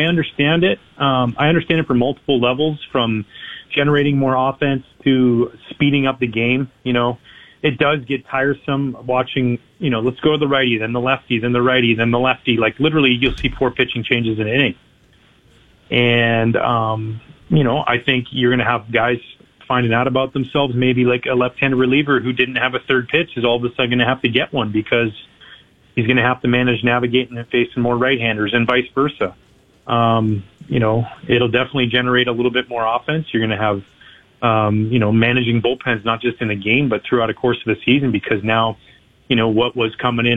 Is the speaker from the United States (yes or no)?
no; Canada